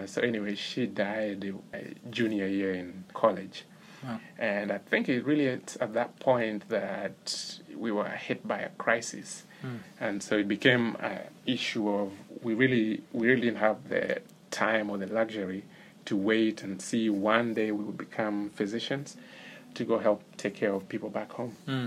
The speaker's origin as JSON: {"language": "English", "country": "Kenya", "said": "Interestingly, in our community, so we are from the Luo tribe. Luo is one of the five largest tribes in Kenya."}